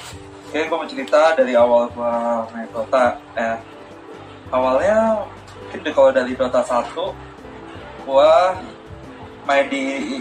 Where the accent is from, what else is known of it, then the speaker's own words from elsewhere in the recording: Bogor, West Java, Indonesia; Berhubung gue kan orang Bogor gitu.